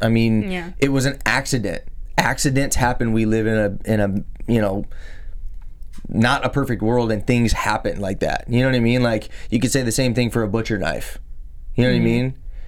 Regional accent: Texas, United States; I grew up in Texas. So my whole family were, you know, aunts and uncles and friends. I mean, hunting was huge.

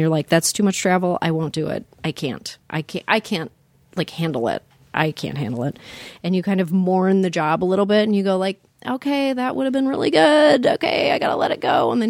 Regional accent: Canada; now in United States; We're also American, don't you know? We did get our citizenship.

